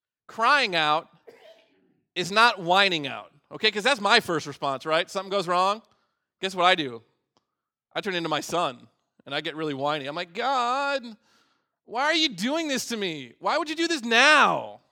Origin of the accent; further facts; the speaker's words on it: Pacific Northwest, United States; I grew up in the Pacific Northwest. My teenage years spent out in the Pacific Northwest.